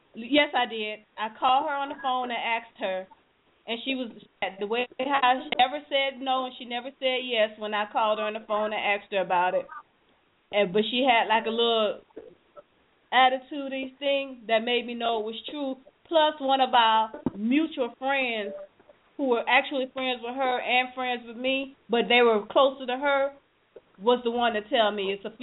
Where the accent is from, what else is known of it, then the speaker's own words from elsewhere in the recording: Fort Lauderdale, Florida, United States; She was from Tampa. I was from Fort Lauderdale. I'm from Fort Lauderdale. We'll just get up and drive to our hometown